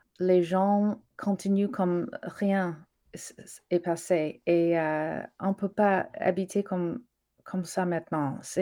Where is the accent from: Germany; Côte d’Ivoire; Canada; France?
Canada; Saskatchewan; je suis settler comme vous parce que je suis de Saskatchewan. Je suis de Treaty 6. Je suis né Heal, je suis Cree.